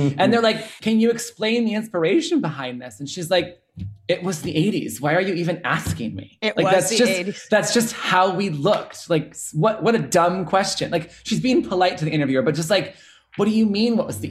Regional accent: Chicago, Illinois, United States; I grew up in the Midwest in Chicago.

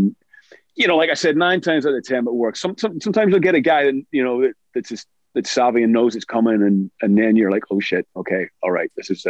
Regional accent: Ireland; also born or lived in Scotland; we used to fight a lot as kids in school growing up in Ireland and Scotland.

